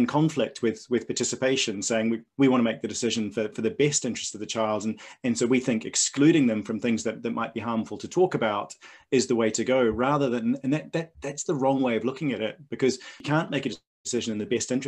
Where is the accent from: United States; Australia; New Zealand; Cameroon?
New Zealand; moved away as an adult; now in Scotland, United Kingdom; And I'm from New Zealand, as people may pick up from my accent, which I still have even after 20 years of living in Scotland.